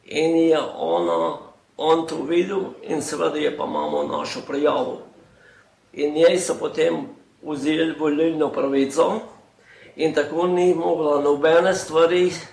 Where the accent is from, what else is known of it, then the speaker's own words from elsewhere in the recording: Brod, Lower Sava, Slovenia; Doma sem iz Broda, to je pri Svetem križu, kakor je zdaj Podbočje. Mi smo doma čisto ob Krki.